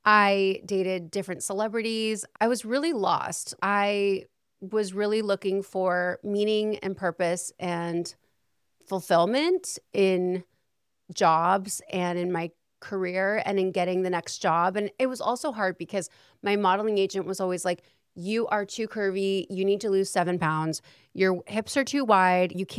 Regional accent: Salem, Oregon, United States; also born or lived in Portland; because we're from a small town, Salem, Oregon. I was born in Portland, Oregon, but we didn't really love it there.

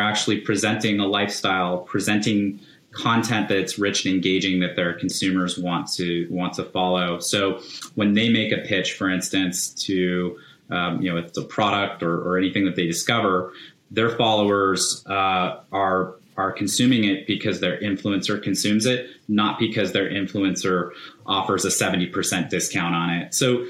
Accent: United States; I don't feel like there's really been a point where just because we're American, we've been shut out of anything.

